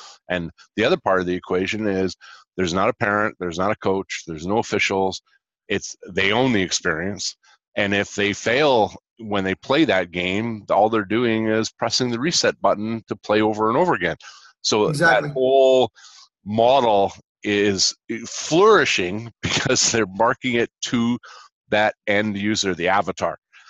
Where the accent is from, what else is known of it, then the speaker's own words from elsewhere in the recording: Montreal, Quebec, Canada; growing up in Montreal, hockey was big for us.